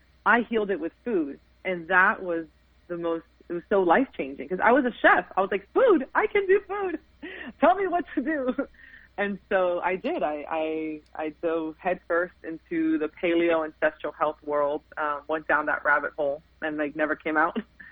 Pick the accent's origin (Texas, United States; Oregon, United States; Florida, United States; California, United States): Florida, United States; Miami; I mean, I grew up in Miami, so there was a lot of them.